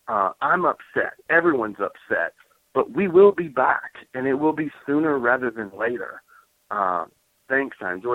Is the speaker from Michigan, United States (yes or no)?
no; Kentucky, United States; I'm from Kentucky